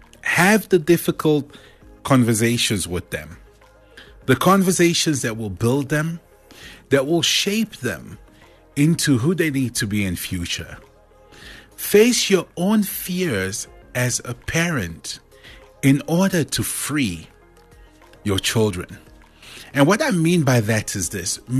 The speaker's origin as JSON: {"language": "English", "country": "South Africa", "said": "because we are South African."}